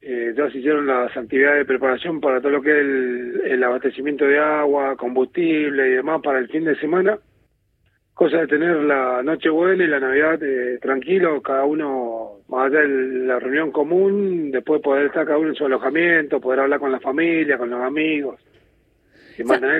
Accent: Río Gallegos, Santa Cruz, Argentina; vos que decías que soy de Río Gallego, te imaginás, conocés el tema del viento

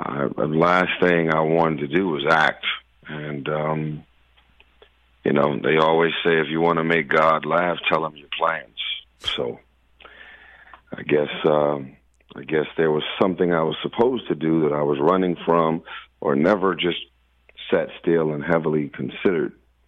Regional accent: Los Angeles, California, United States; But my truth is, I'm from South Central L.A., and when you're in the hood, they always talk a lot of mess about people who go Hollywood.

